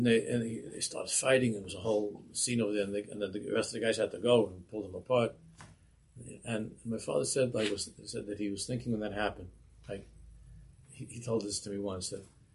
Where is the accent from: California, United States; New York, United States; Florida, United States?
New York, United States; New York City; an old friend of mine when I was in Bay Diskin that I grew up with in Queens.